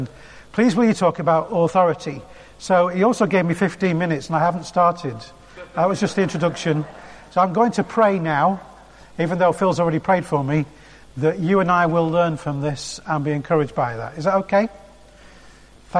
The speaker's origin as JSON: {"language": "English", "town": "Blackpool", "region": "North West England", "country": "United Kingdom", "tie": "born or raised there", "said": "I grew up in Blackpool"}